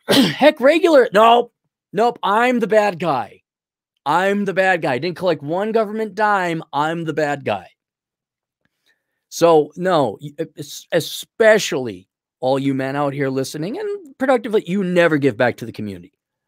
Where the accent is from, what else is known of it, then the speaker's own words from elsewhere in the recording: Saint Paul, Minnesota, United States; born there; also born or lived in Milwaukee; And I was born in St. Paul. Didn't live there long. We moved to Milwaukee later. But okay, I'm a native of Minnesota